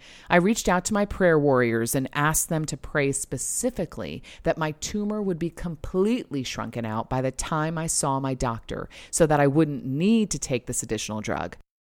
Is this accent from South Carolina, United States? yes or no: no; New Jersey, United States; My husband, son, and mom all relocated to my hometown in New Jersey for 6 months.